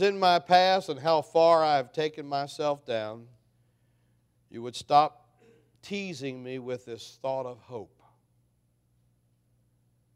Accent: Hampstead, Maryland, United States; We grew up in Hampstead, Manchester, Maryland area, and they had the Manchester pool, and they'd give swimming lessons, and we went up and took swimming lessons.

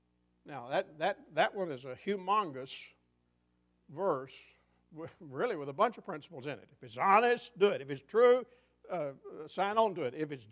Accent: Kentucky, United States; and Betty and I grew up in Western Kentucky. Our family's about 5 miles apart.

